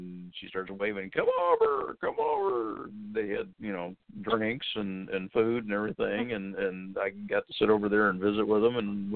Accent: Fulton, Kentucky, United States; Well, I'm originally from Kentucky, Fulton, Kentucky. It's a little spot on a road.

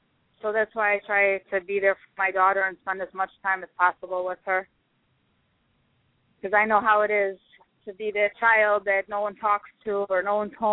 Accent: Chicago, Illinois, United States; because I am born and raised in Chicago, and I know that when Daley was in office, it wasn't quite as bad.

